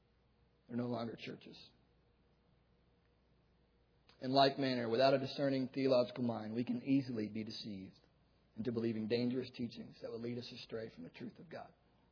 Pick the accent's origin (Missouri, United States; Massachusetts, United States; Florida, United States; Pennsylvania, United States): Florida, United States; most of you know, I grew up in Florida. And as a little boy, I loved to run around in the woods and mess things up and get dirty.